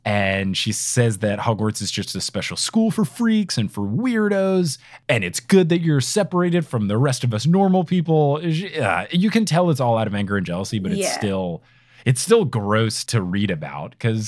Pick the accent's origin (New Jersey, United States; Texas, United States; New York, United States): New Jersey, United States; I did a tennis camp in the summers when I was growing up in New Jersey.